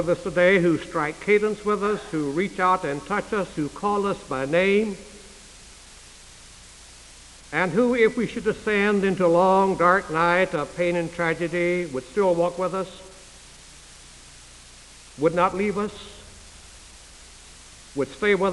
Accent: North Carolina, United States; The church I grew up in Eastern North Carolina, Mintz Baptist Church, was then without a pastor.

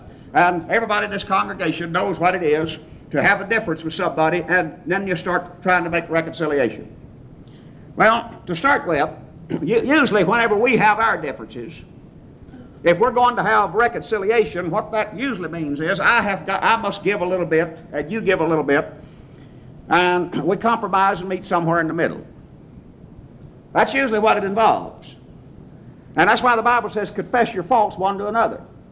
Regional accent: Texas, United States; accent: Texan; I speak a version of it known as bad Texan

